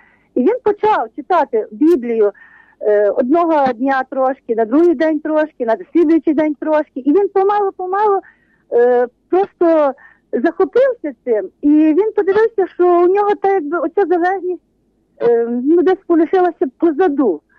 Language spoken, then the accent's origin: Ukrainian; Ivano-Frankivsk Oblast, Ukraine; я з Косівського району.